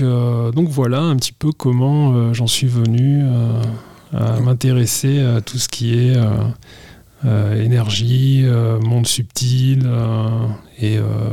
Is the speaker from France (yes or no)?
yes; Perpignan, Occitanie, France; born there; Moi, je suis né à Perpignan en 1975.